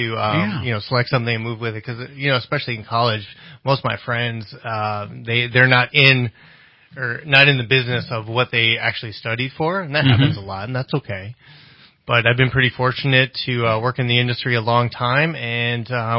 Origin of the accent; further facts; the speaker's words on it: Minneapolis, Minnesota, United States; I was born and raised in Minneapolis.